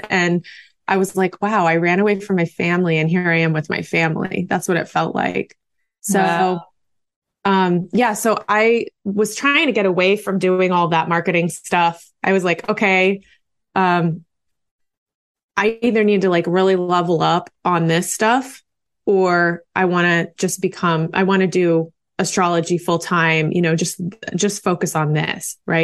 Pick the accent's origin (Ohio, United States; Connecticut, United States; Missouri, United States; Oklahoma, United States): Oklahoma, United States; I'm from Oklahoma.